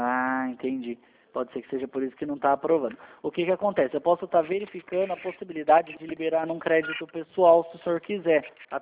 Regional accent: Alumínio, São Paulo, Brazil; Não, eu sou de Alumínio aqui em São Paulo.

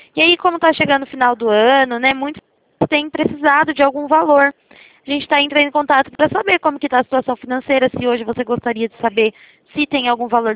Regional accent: Itatiba, São Paulo, Brazil; Eu sou do interior de São Paulo, chama Itatiba cidade

